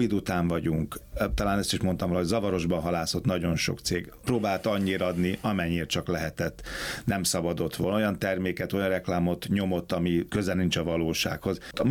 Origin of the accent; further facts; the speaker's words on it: Hungary; És én, mint magyar fogyasztó, ki vagyok szolgáltatva egy külföldről szolgáltató piaci szereplőnek